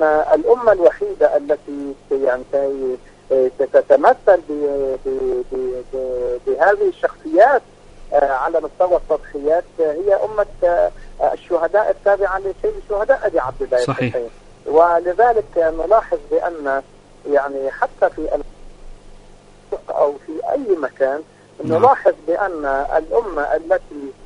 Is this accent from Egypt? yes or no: no; Lebanon; حتى عندنا في لبنان